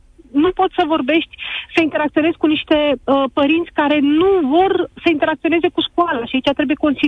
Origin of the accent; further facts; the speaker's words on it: Bucharest, Romania; Sunt din București.